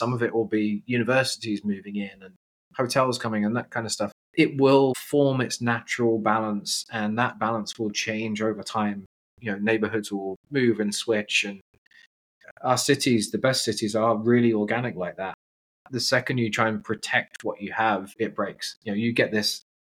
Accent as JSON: {"language": "English", "region": "South East England", "country": "United Kingdom", "tie": "born or raised there", "lives_now": "Calgary, Canada", "said": "I mean, I grew up just outside London"}